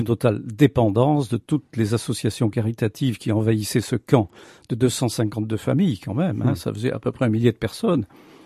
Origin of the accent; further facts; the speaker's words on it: France; en France, puisque je suis français, à Nancy très, très précisément